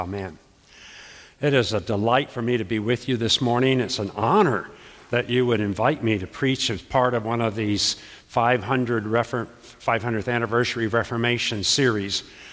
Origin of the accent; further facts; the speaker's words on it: Florida, United States; When I was growing up in Florida, and I was born there and raised there and graduated from high school there, which was unheard